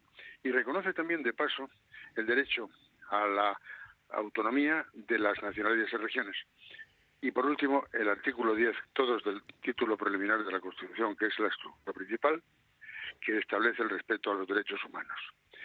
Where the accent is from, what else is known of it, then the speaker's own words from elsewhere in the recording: Spain; yo me siento español y me siento de todas las regiones. Naturalmente, de la que aquella que me vio nacer, pues sería un poquito más.